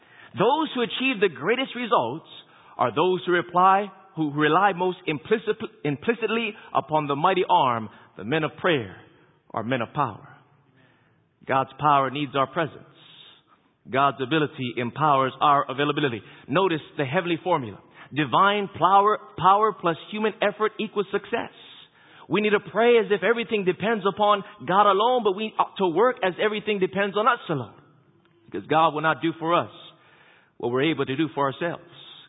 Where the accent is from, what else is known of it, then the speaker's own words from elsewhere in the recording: Hawaii, United States; I remember growing up in Hawaii, my greatest fear was sharks. I remember growing up on the beach and going surfing and whatnot